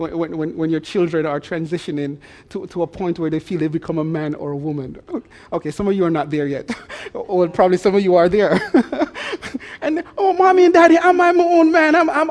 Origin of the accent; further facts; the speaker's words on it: Jamaica; As many of you know, I grew up in Jamaica, and as a boy, we used to love playing in the summer.